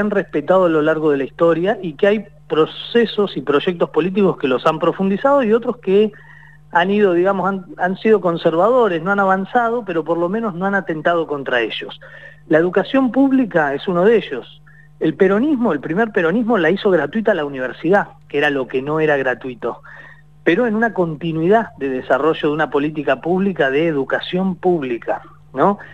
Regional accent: Argentina; estas son algunas de las cuestiones que nos identifican como argentinos

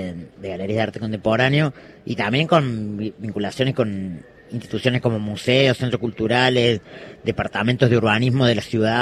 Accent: Córdoba, Argentina; Soy de Córdoba, vivo en Córdoba, nací en Córdoba

